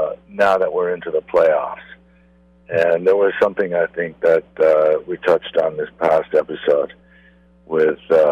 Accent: Massachusetts, United States; I grew up in Massachusetts, not far outside of Boston, and so I started skating when I was about 4 years old.

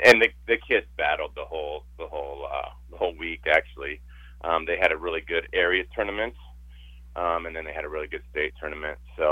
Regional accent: McCook, Nebraska, United States; As I grew up in McCook, I kind of relate it to McCook.

